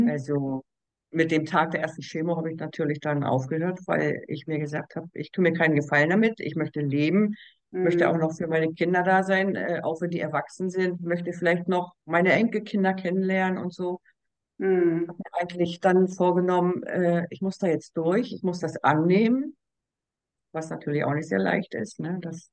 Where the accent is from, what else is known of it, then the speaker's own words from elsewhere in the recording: Schleswig-Holstein, Germany; Ich komme ja aus dem Schleswig-Holstein und hier in Wedel, ein paar Kilometer weiter, haben wir eine Onkologie gehabt.